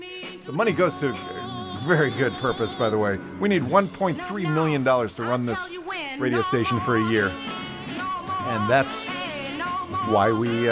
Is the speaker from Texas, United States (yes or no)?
no; Detroit, Michigan, United States; Hi. My hometown.